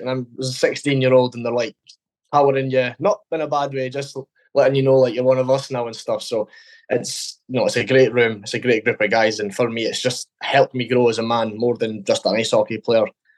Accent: Dundee, Scotland, United Kingdom; Well, for me, I came from Dundee

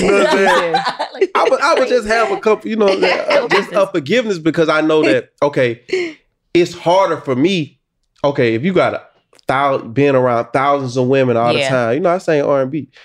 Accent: Alabama, United States; Like, I'm from Alabama, bro. I never been out of Alabama, you know what I'm saying?

